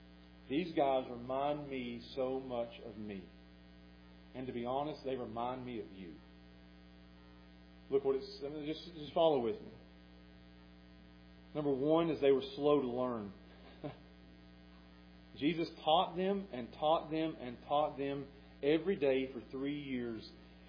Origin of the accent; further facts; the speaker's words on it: Pound, Virginia, United States; I'm from Pound, you may be from somewhere else.